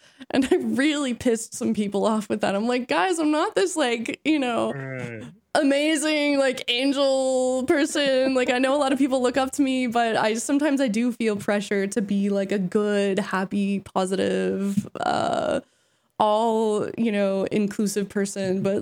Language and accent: English; Hong Kong; born there; I was born in Hong Kong, and I actually did want to ski for them.